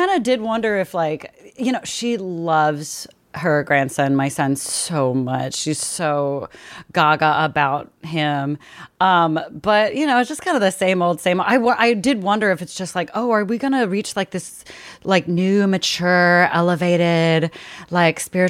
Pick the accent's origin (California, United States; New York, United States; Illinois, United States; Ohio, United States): California, United States; I grew up in the Bay Area with lots of my relatives from my Taiwanese side of the family, my mom's side, my grandparents, aunts, uncles, their kids.